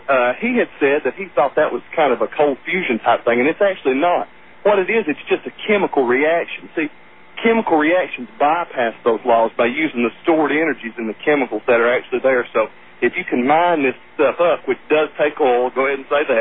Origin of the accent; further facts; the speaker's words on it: Tennessee, United States; they're developing in Tennessee right now. It's my home state.